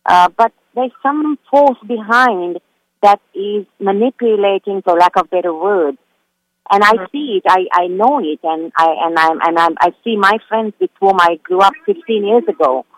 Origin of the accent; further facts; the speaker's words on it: Sri Lanka; So I am a South Asian Muslim woman, and I'm from Sri Lanka.